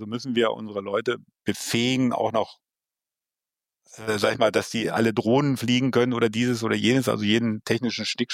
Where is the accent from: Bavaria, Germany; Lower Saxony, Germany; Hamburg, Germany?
Hamburg, Germany; also ich bin Hamburger, mir wird das Leben in Hamburg schwer